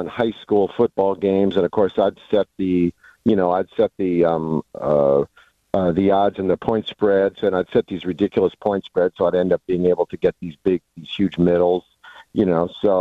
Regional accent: California, United States; I'm from San Francisco Bay Area originally, and we'd drive like 3 hours to Lake Tahoe in the winter to ski.

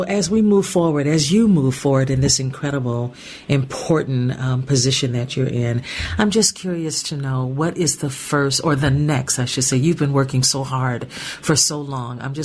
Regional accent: Gary, Indiana, United States; I grew up in Gary, Indiana, and I am telling you, in a Black chocolate city, there were so many families that were really engaged in the conversation around abortion.

